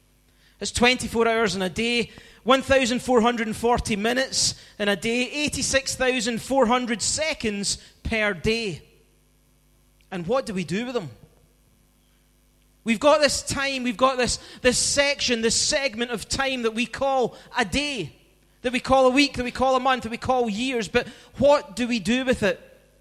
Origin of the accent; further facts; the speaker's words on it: Scotland, United Kingdom; I'm the Scottish guy on that core team.